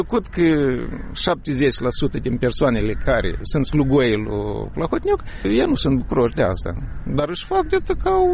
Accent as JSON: {"language": "Romanian", "country": "Moldova", "said": "Sunt mândru că sunt moldovean"}